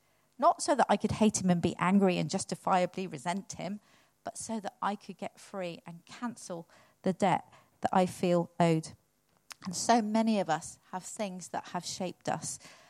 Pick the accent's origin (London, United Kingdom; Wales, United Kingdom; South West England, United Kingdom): South West England, United Kingdom; I'm from Cornwall, and there was a certain build in little villages.